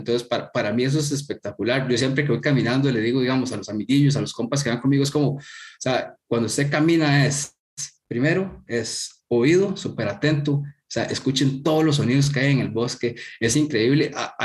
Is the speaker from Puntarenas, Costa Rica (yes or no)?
no; Heredia, Costa Rica; yo soy de Heredia, soy del centro, digamos, del país, de la ciudad, digamos que un citadino más.